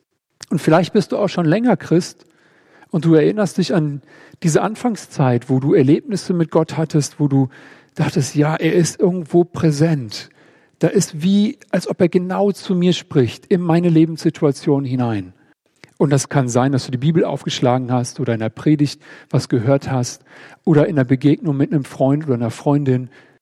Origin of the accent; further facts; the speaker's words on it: Germany; Ich bin ja Deutscher, dann natürlich trage ich Socken in den Sandalen.